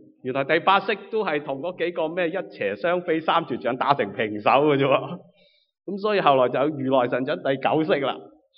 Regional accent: China; 会唔会系我哋中国人嘅一个心态嚟咧？

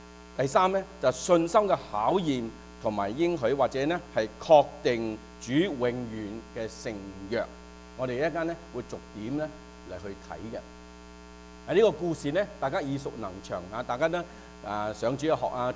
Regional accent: China; 我们呢我们中国人呢我们很喜欢呢就见到人的时候呢我们会恭喜发财，是不是？

